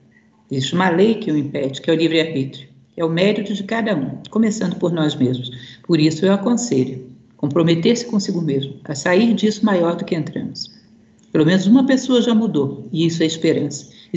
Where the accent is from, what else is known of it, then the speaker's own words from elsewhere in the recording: Brazil; Eu não acho muito saudável esse complexo de inferioridade que temos como brasileiros, já que tudo aqui é mais grave.